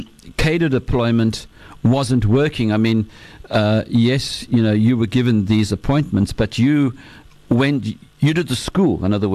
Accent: South Africa; do you think that as a South African, we bring a lot to the party in understanding the nature of conflict, that just being South African does give us a little bit of empathy

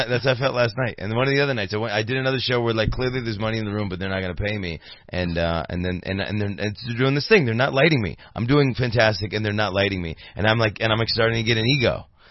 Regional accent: Kenya; born there; Yes, I was born in Kenya. Me and Obama are born in Kenya.

